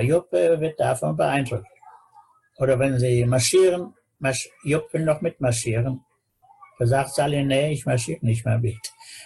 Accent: Peine, Lower Saxony, Germany; born there; Also ich wurde eingeladen, von meiner Geburtsstadt Peine Anteil zu nehmen an die feierliche

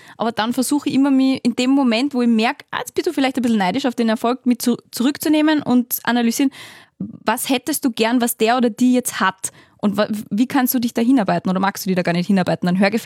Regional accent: Salzburg, Austria; bei uns daheim in Salzburg

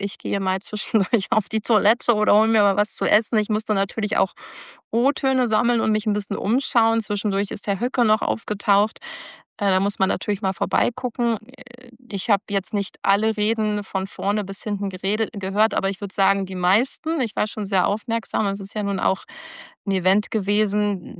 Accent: Giessen, Hesse, Germany; denn ich komme ja aus Gießen.

